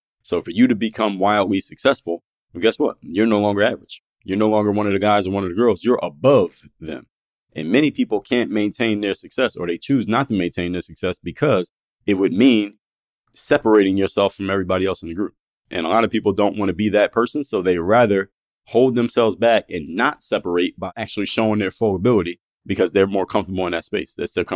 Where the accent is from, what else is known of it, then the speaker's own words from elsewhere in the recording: Philadelphia, Pennsylvania, United States; he was studying at Temple University, which is in my hometown, Philadelphia.